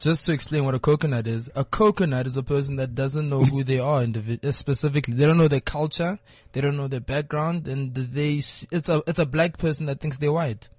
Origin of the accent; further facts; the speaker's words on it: Gauteng, South Africa; I grew up in Gauteng most of my life and it was an early stage in my life, so I wasn't really fluent in Xhosa and all of that. But I made the intentional decision to learn my language at the end of the day. So when I'm at home, I speak Xhosa for days.